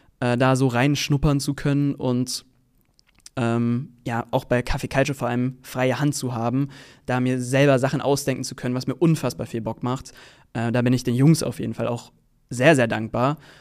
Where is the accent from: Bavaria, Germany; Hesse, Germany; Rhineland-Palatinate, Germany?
Hesse, Germany; Kassel; habe dann danach im Oktober angefangen, in Kassel zu studieren, also in meiner Heimatstadt